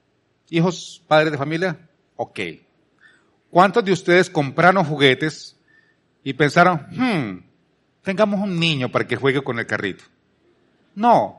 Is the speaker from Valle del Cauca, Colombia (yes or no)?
yes; Palmira, Valle del Cauca, Colombia; Cuando yo era muchacho, yo me crié en Colombia, en Palmira, que es una zona de mucha caña de azúcar.